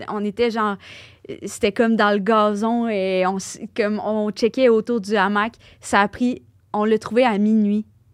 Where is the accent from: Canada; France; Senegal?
Canada; Lévis, Quebec; born there; Je suis née à Lévis.